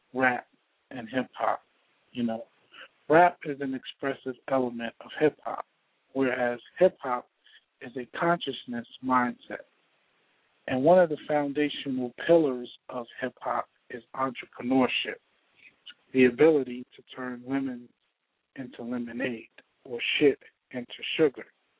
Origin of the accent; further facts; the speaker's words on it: Brooklyn, New York, United States; I'm from Brooklyn, you know. And being from Brooklyn, I learned early in life the importance of being able to adapt and advance.